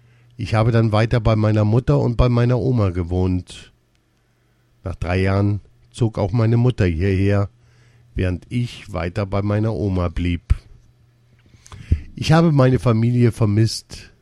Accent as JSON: {"language": "German", "country": "Myanmar", "said": "Ich komme aus Birma. Das liegt in Asien."}